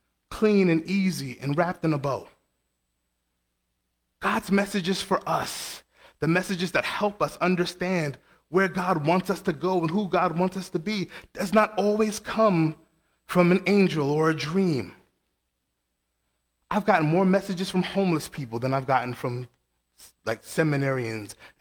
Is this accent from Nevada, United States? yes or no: no; New York, United States; accent: New York; And I spoke with my New York accent, and I said, yo, every fourth word, would you hear the message? Well, I know my New York people in the back would.